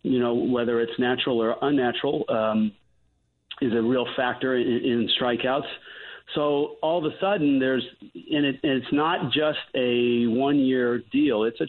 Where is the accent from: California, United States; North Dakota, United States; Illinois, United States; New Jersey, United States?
California, United States; I grew up in the game. I grew up in the Bay Area going to A's and Giants games, played the game in college.